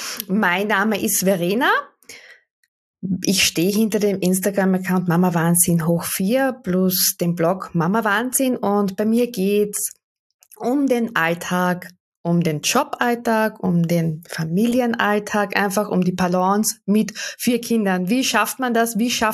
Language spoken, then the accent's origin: German; Carinthia, Austria; Ich komme aus dem Süden Österreichs vom Wörthersee.